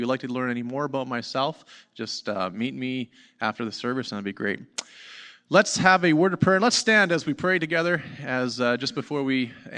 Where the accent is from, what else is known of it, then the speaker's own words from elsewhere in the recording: Ashern, Manitoba, Canada; also born or lived in Friendly; Grew up in Manitoba. I am born and raised in Friendly, Manitoba, and grew up in Ashern. If you know where Ashern is, that's on Highway Number 6, 2 hours straight north of Winnipeg. And was born into a Christian family, went to church